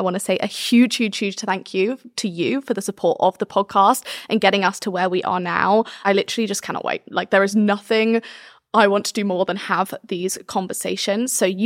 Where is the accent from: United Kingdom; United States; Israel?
United Kingdom; I will say, being British, like, one of the kind of assumptions and like the just cultural things about being British is like not talking about money at all